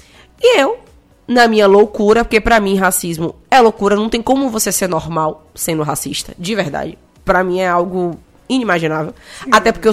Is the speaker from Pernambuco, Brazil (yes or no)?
no; Cachoeira, Bahia, Brazil; É a minha terra